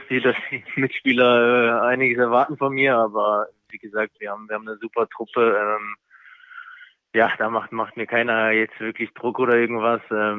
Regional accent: Kassel, Hesse, Germany; Als kleines Kind bin ich dann doch öfters mal mit der Familie hochgelaufen. Wie gesagt, ist meine Heimat, eine schöne Stadt Kassel.

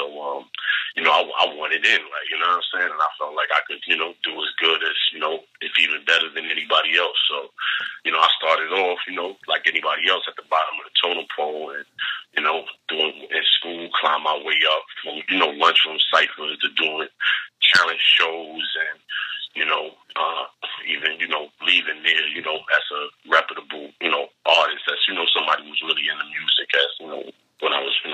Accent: Harlem, New York, United States; I'm from Harlem, I wasn't really with that kind of time

